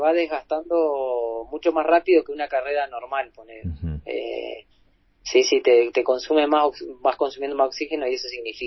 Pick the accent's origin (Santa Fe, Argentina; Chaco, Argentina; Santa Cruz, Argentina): Santa Cruz, Argentina; Río Turbio; vinimos cuatro de Río Turbio y tenemos otros compañeros que también se instalaron con nosotros acá.